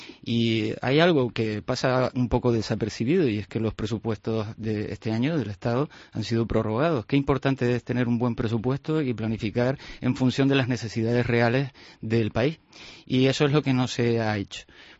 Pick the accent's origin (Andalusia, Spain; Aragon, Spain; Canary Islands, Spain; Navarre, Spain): Canary Islands, Spain; como canario, pues lógicamente a nosotros nos interesa mucho